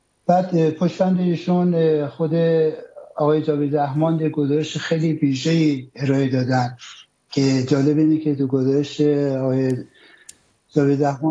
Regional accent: Iran; به عنوان یک ایرانی افتخار میکنم که چنین هموطنای شورشگری در ایران دارم

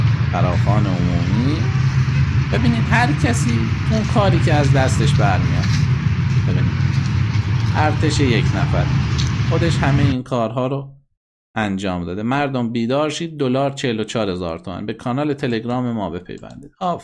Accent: Neyshabur, Razavi Khorasan, Iran; اهل نیشابورم، ولی اینجا حرکتی انجام نشده

